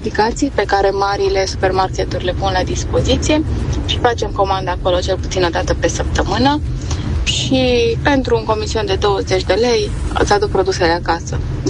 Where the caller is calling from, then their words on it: Timișoara, Timiș County, Romania; din Timișoara.